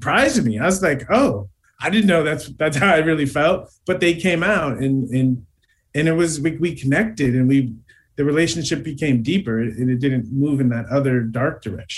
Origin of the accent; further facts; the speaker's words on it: United States; I grew up in America as an African-American male.